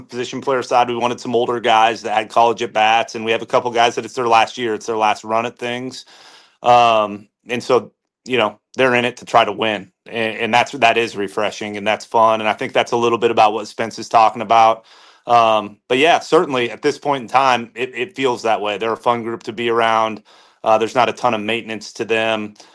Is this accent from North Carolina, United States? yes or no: no; Iowa, United States; I grew up in Iowa. I can maneuver a snow shovel.